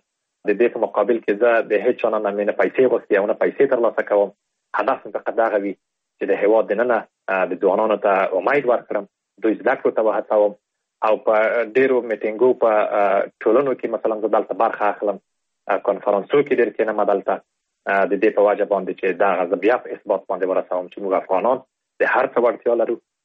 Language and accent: Pashto; Afghanistan; په دې باندې مې لیکلي وو چې زه د افغانستان یم